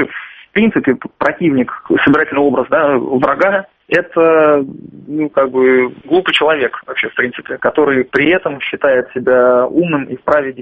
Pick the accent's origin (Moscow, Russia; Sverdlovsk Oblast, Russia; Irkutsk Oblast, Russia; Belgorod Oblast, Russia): Belgorod Oblast, Russia; Belgorod; из моего родного города Белгорода